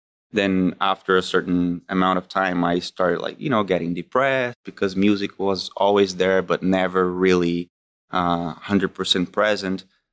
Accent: São Paulo, Brazil; born and raised in São Paulo, Brazil, a very tough city.

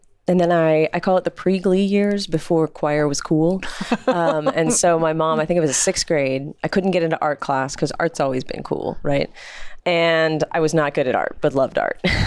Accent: Austin, Texas, United States; And although I grew up in Austin, I really didn't grow up being part of the music scene until I was of age and in college

